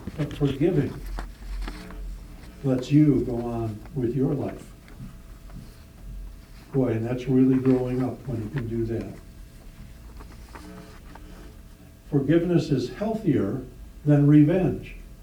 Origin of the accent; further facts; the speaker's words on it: Chicago, Illinois, United States; Hey, we grew up in Chicago. We've seen this kind of stuff all the time.